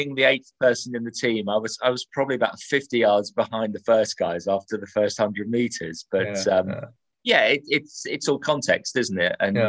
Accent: Harrow, London, United Kingdom; born there; I was born in Whitmore Road in Harrow, which is the road that Roger Bannister lived in.

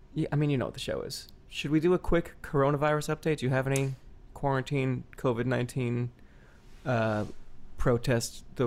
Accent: New Jersey, United States; we would have a garden growing up in Jersey where my mom would plant tomatoes and corn

